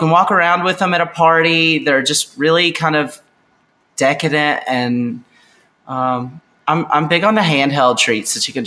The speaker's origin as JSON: {"language": "English", "region": "the South", "country": "United States", "said": "I'm from the South, so it's kind of a lot of my family lives in Georgia."}